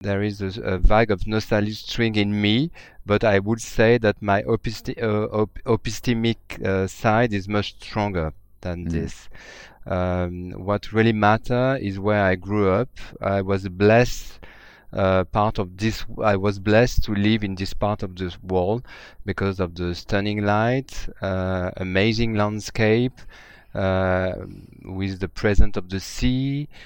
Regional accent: Nice, Provence-Alpes-Côte d'Azur, France; English is a second language; I was born in Nice, where a lot of my French family, well, a lot of French family moved after the independence of Algeria, and it's where I grew up.

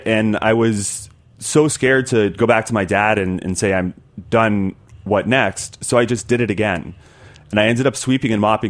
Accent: Tennessee, United States; I grew up in Tennessee, and so it felt like a rite of passage.

